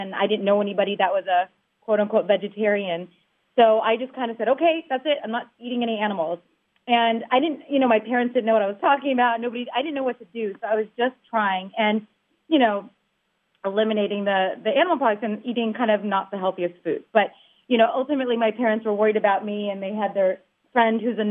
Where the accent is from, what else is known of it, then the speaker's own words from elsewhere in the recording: Los Angeles, California, United States; I grew up in Los Angeles, so I know this is kind of cliche, but I was doing the whole acting and dancing thing.